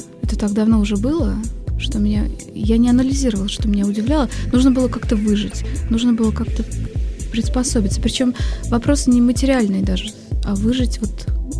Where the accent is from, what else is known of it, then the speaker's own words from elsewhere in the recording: Bashkortostan, Russia; born there; Я родилась в республике Башкортостан.